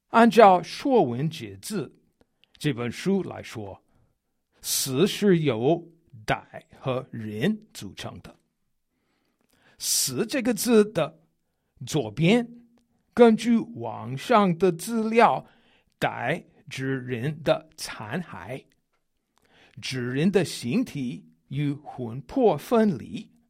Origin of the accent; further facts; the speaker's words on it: United States; Chinese is a second language; 身为美国人的我，认为汉字很好玩，很奥妙。